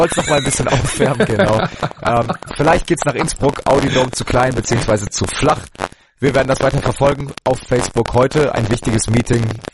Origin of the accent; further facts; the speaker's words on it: Hesse, Germany; jetzt als Hesse kann ich sagen